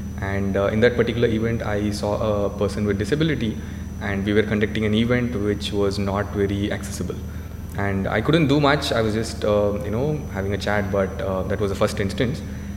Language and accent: English; Bangalore, Karnataka, India; also born or lived in Coimbatore; I was born in Coimbatore, which is a place in Tamil Nadu. But I was just born there, but I grew up in Bangalore. And so maybe 100, 200 years back, my family had migrated to this place, which is another state in India.